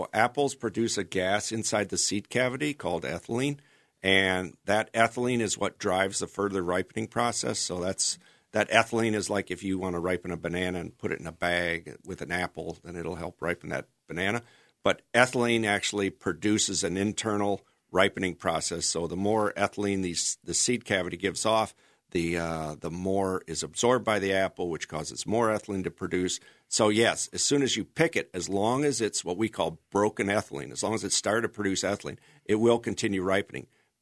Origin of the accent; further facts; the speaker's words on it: Michigan, United States; We grew up in Michigan, and there was my dad and his brothers had 44 kids between them.